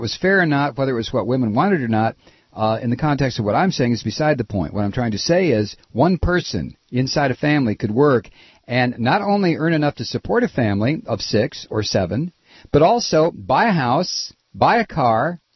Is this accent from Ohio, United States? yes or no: yes; Toledo, Ohio, United States; I grew up in Toledo, Ohio, and it was a good place to grow up in the 50s.